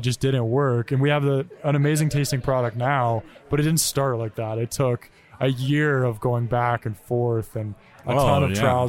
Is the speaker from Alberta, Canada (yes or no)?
yes; Calgary, Alberta, Canada; We are a very, very rare breed. We are born and raised Calgarians.